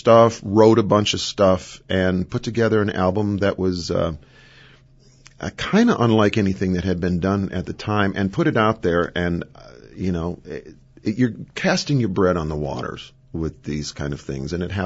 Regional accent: Wausau, Wisconsin, United States; I grew up in Wausau, and I have never been to the Rothschild Pavilion.

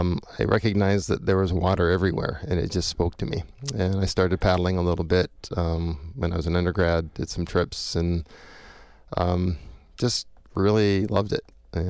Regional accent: California, United States; now in Madison, United States; So I grew up in California near the beach.

